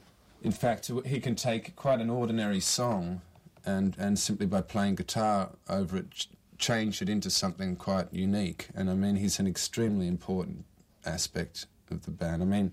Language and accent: English; Australia; now in Brazil; I'm Australian. I've lived in many different countries, and at the moment I happen to be living in Brazil.